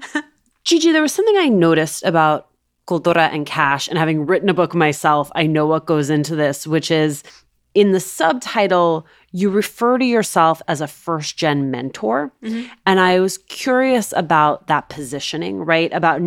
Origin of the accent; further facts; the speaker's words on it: Union City, New Jersey, United States; But I remember growing up in Union City, New Jersey, it's one square mile town, urban, working class, and being average meant I was super duper wealthy.